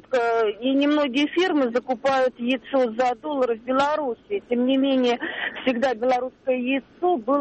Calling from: Moscow, Russia; я звоню из Москвы.

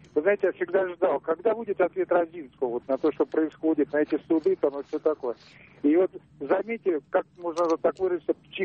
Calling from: Saint Petersburg, Russia; Я из Питера, из машины звоню

